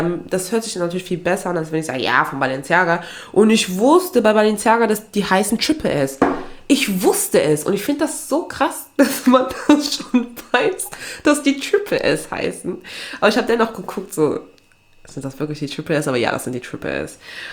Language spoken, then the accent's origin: German; Aachen, North Rhine-Westphalia, Germany; also ich komme ja eigentlich aus Aachen.